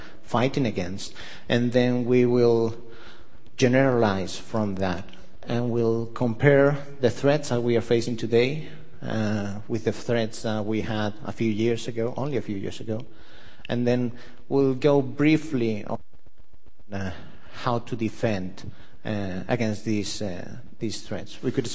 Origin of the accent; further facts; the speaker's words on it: Spain; if you pronounce it in Spanish. I come from Spain.